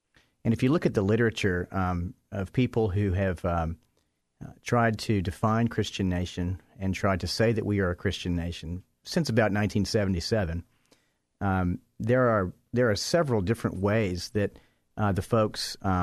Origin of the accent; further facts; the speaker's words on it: United States; As an American, just as a citizen, I've always just had an abiding interest in where did we come from